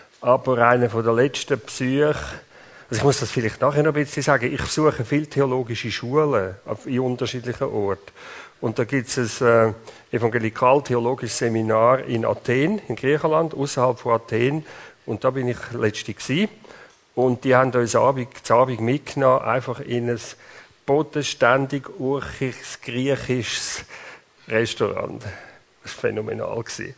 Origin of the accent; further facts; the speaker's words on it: Switzerland; Das können wir etwas lernen als Schweizer und Europäer.